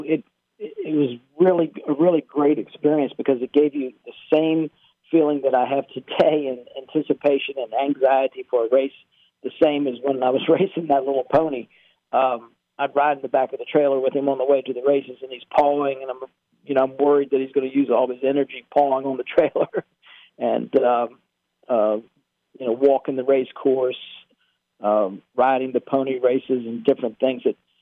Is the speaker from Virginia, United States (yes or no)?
yes; Virginia, United States; I grew up right outside of Middleburg, Virginia.